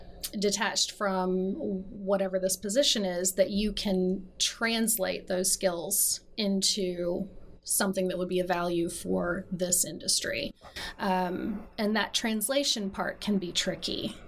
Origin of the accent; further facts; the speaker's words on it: Appalachia, United States; moved away as an adult; I grew up in Appalachia on the border between North Carolina and Virginia, in a tiny little place that no one would recognize. I left that area when I was 25